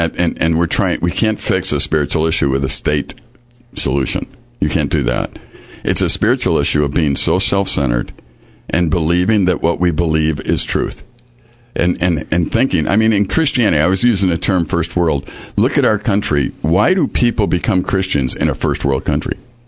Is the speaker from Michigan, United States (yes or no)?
no; Chicago, Illinois, United States; I grew up in Chicago.